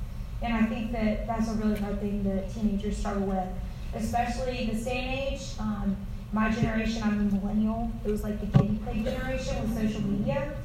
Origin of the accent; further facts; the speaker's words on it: Atlanta, Georgia, United States; So I am from Atlanta, Georgia. I went to Wesleyan High School. So I went to a small private Christian school in Norcross, Georgia.